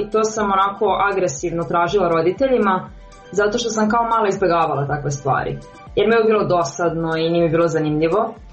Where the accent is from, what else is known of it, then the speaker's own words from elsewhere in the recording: Šumadija and Western Serbia, Serbia; ja sam opet dete iz Kolubarskog okruga, tako da bih uvek potencirala zapadnu Srbiju